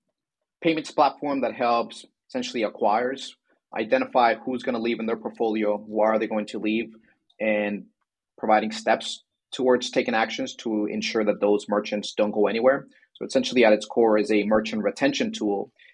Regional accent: Miami, Florida, United States; also born or lived in Colombia; I was born in Miami, raised in Miami, but I did live. By the time I was one, I moved back to Colombia, my mother and siblings. I spent there the majority of my early life before going back to Miami.

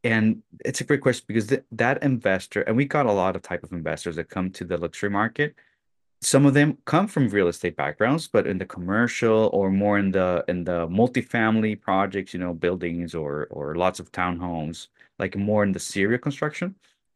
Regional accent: Chile; now in Miami, United States; because I'm actually from Chile, my background is from Chile.

